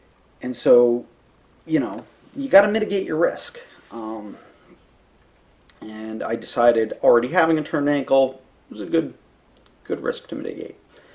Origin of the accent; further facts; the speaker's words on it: Hamden, Connecticut, United States; Clint also puts on the Hamden Hills Half Marathon, my hometown throwdown.